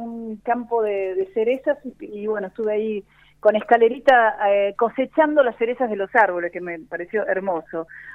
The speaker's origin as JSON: {"language": "Spanish", "town": "Curuzú-Cuatiá", "region": "Corrientes", "country": "Argentina", "tie": "born there", "said": "nací en Curuzú-Cuatiá, pero nunca estuve en Curuzú-Cuatiá."}